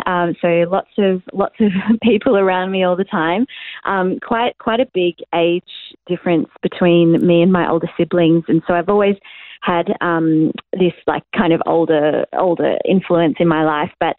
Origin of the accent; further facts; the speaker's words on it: Sydney, New South Wales, Australia; born there; So I was born in Sydney, in the Hills District in Sydney.